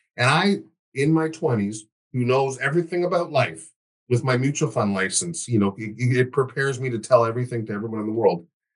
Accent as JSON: {"language": "English", "country": "Barbados", "said": "Caribbean people, like I'm from Barbados"}